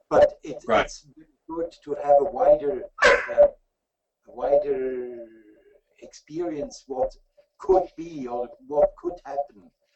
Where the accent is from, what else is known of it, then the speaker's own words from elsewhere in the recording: Switzerland; moved away as an adult; now in New Zealand; Yes. Yeah, exactly. I moved over in 2000 from Switzerland to New Zealand.